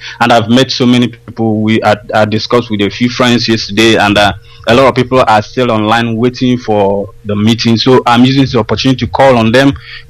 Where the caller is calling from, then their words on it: Malaysia; Hello, good evening, my Biafran people. … I'm calling from Malaysia.